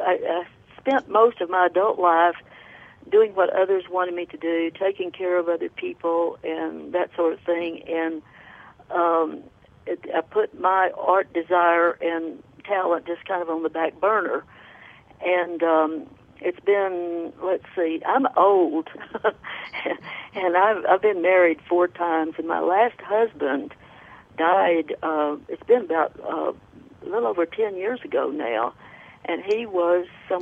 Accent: Aspermont, Texas, United States; born there; now in Alpine, United States; I am Alpine, Texas. I was born in Aspermont, which you probably never heard of. Anyway, I'm in Alpine now.

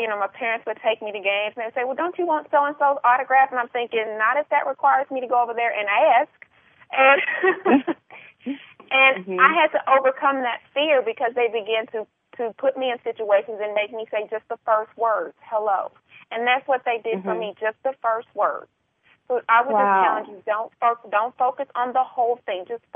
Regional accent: Longview, Texas, United States; Yes, that is. It's actually my hometown, and it's a way for me to bring back something to the community that gave so much to me.

